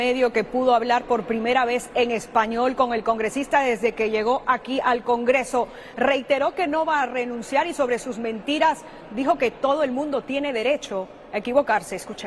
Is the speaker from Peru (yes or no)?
yes; Peru; me pregunta de qué país soy. Le digo que soy de Perú